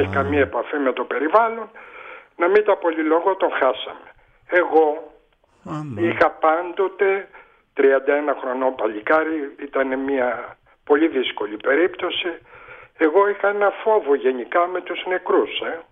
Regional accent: Thessaloniki, Central Macedonia, Greece; also born or lived in Volos; Εδώ γεννήθηκα, μεγάλωσα. Δύο, και το Βόλο το λατρεύω που μεγάλωσα εκεί, αλλά η Θεσσαλονίκη.

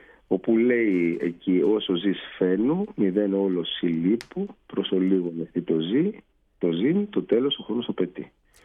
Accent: Greece; also born or lived in Russia; Εγώ, που είμαι από την Ελλάδα

